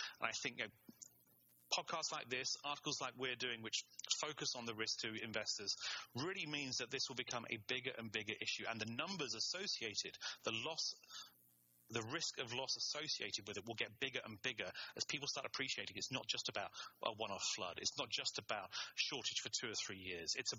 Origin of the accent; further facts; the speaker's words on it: England, United Kingdom; I'm English and I studied German.